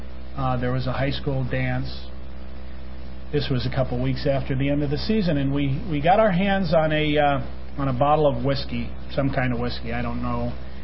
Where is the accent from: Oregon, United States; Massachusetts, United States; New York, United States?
New York, United States; Poughkeepsie; I was born and raised back east in Poughkeepsie, New York. I came from a dysfunctional family